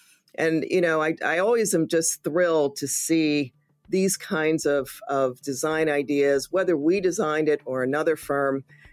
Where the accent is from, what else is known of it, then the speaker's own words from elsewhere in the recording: Chicago, Illinois, United States; I'm from the South Side of Chicago. I know exactly what that looks like